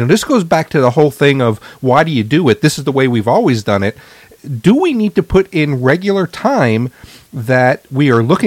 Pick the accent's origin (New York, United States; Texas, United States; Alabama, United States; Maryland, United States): New York, United States; New York City; And I say processes, Rob, because I'm from New York City.